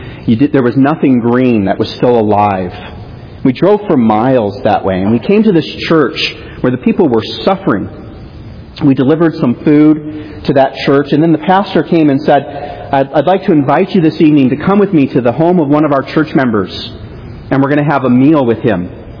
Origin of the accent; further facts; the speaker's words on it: Kenya; my life growing up in Kenya.